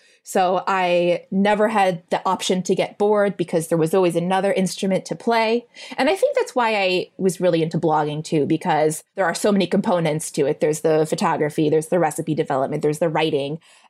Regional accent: Illinois, United States; now in New York, United States; But I am from Illinois.

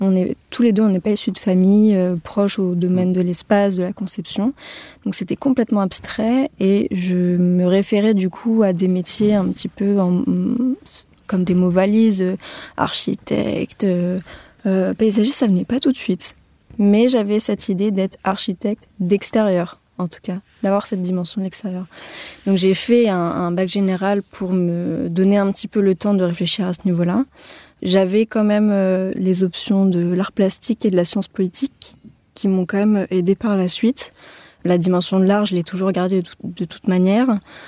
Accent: Cergy-Pontoise, Île-de-France, France; Alors, moi, je viens du côté de Cergy-Pontoise.

